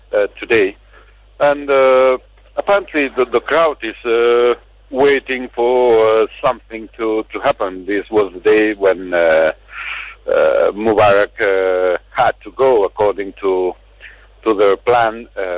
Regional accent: Barcelona, Catalonia, Spain; English is a second language; I'm from Barcelona

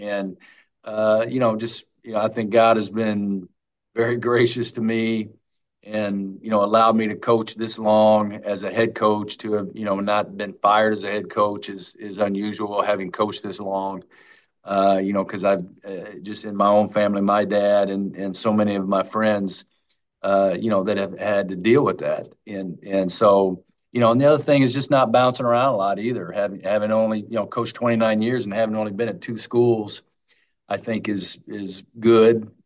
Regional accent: Champaign, Illinois, United States; then coming back to Southern Illinois, which Jamie and I are both from Illinois. She's from Decatur. I'm from Champaign.

